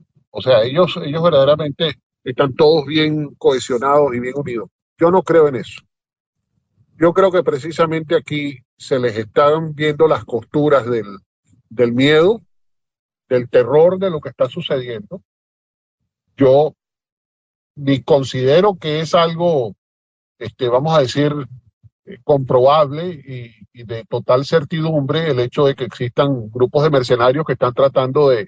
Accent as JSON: {"language": "Spanish", "country": "Venezuela", "moved": "yes", "said": "yo verdaderamente tengo unos gratos recuerdos de mi tierra. Espero volver y caminar esa bendita tierra de Venezuela."}